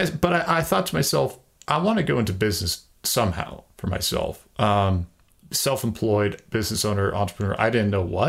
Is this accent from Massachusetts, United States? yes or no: yes; Massachusetts, United States; I grew up in Massachusetts, so I went to UMass Amherst, and I thought this is my chance to start over.